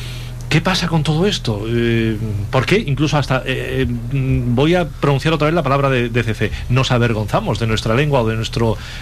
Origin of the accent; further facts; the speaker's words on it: Region of Murcia, Spain; no valoramos nuestro lenguaje, nuestra forma de hablar los murcianos. Salimos fuera de Murcia y se nos nota mucho, porque eso de no terminar las S, buenos días, qué tal, buenas tardes, enseguida lo captamos, además es algo muy nuestro.